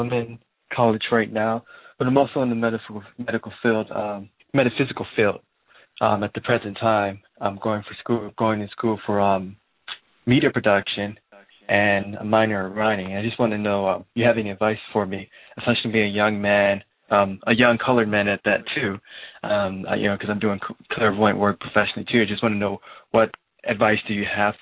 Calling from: Ohio, United States; I'm calling from Ohio.

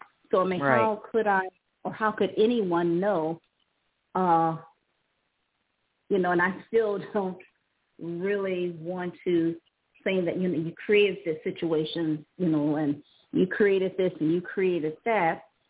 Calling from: Ohio, United States; calling from Ohio.

